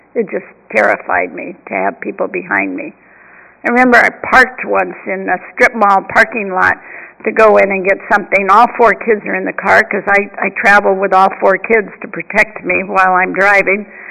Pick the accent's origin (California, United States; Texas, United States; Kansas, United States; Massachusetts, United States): California, United States; Santa Monica; I knew my mother would be very upset about me going to Venice. I'm from Santa Monica. You know, we don't have anything to do with people from Venice, you know.